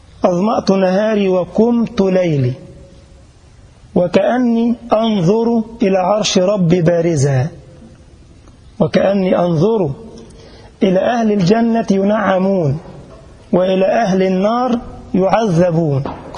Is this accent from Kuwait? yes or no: no; Egypt; هو عندنا في مصر يقول لك من جاور السعيد يسعد.